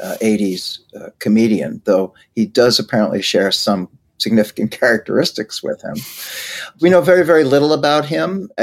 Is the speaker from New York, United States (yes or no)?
yes; Brooklyn, New York, United States; I grew up in Brighton Beach, Brooklyn, which is the Ukrainian/Russian enclave.